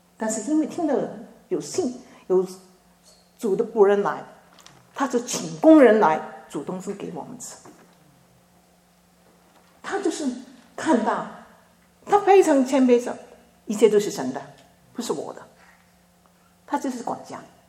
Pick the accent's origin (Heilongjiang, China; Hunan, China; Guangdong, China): Guangdong, China; 所有的东西不给我们潮州人的好吃